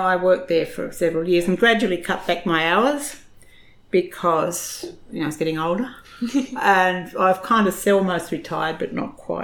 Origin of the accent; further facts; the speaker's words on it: Tasmania, Australia; Because I think growing up in Tassie was... very precious to me.